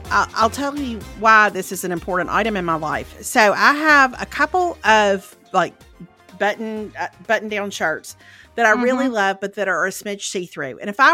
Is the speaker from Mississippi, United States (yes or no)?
yes; Mississippi, United States; I'm originally from Lauderdale County.